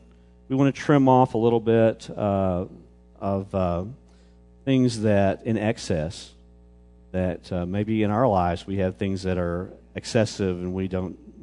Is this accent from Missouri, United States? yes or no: yes; Missouri, United States; also born or lived in Arkansas; I was from Arkansas for a while, and we had plenty of that iron oxide in that red clay over there. And then I grew up in Missouri.